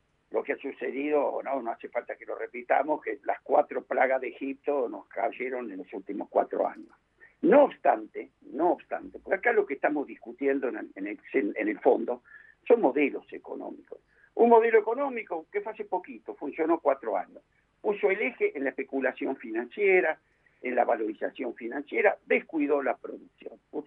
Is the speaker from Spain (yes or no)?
no; Argentina; Así que yo estoy orgulloso de esa, como argentino